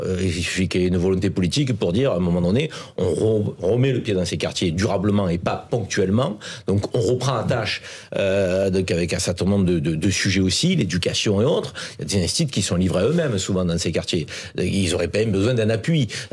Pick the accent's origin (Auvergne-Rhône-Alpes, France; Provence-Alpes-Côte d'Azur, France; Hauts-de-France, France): Provence-Alpes-Côte d'Azur, France; Avignon; moi je suis vauclusien, je suis né à Avignon.